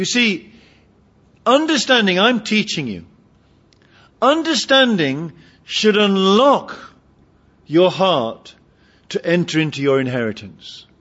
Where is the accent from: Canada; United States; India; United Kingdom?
United Kingdom; I'm British.